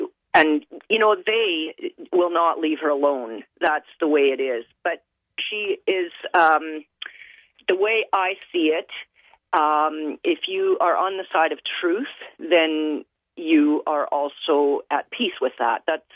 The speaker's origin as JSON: {"language": "English", "country": "Canada", "tie": "born or raised there", "said": "Yes, I am. I'm a Canadian. I was born and raised in Canada. I am fully a Canadian citizen of German heritage. My parents immigrated to Canada from Germany in the early 1950s before I was born."}